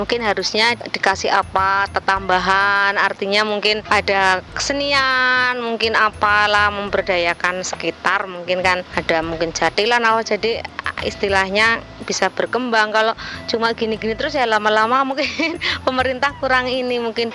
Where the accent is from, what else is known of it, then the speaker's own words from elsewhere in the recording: Sewon, Special Region of Yogyakarta, Indonesia; Ini cuma dari sini, dari lokal, jadi perancang Sewon, perancang Glondong ya.